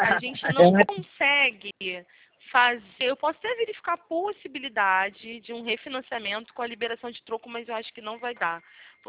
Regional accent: Rio de Janeiro, Brazil; Sou daqui do Rio.

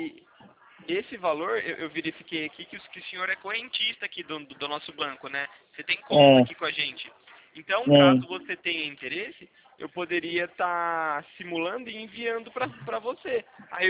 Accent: Araras, São Paulo, Brazil; sou daqui de Araras.

